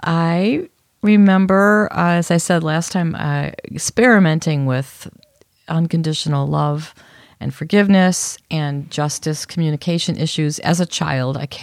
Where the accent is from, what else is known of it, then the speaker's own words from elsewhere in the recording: Chicago, Illinois, United States; Like the neighborhood I grew up in Chicago had a line.